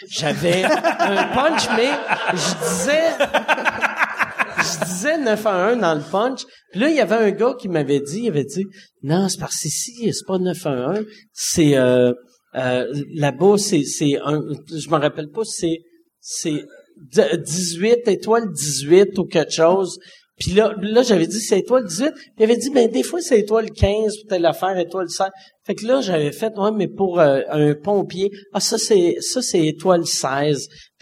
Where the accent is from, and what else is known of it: Quebec, Canada; accent: Québécois